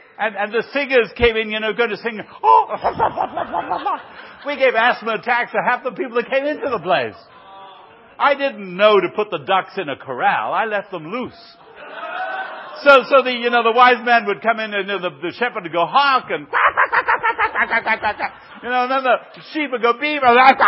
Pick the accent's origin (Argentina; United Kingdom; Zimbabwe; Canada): Argentina; Buenos Aires; English is a second language; I grew up in Buenos Aires, 13 million people, you know, there you go.